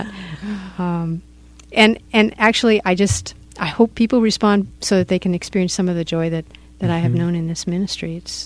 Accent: California, United States; Now, I'm a Californian. I've been through earthquakes all my life.

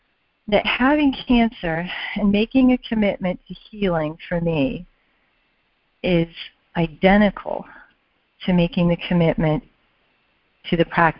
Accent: Annapolis, Maryland, United States; Maryland. Annapolis, Maryland.

